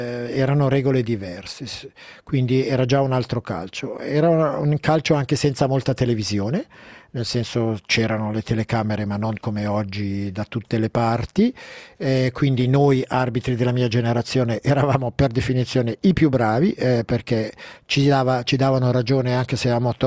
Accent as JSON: {"language": "Italian", "region": "Ticino", "country": "Switzerland", "said": "magari anche come ticinese"}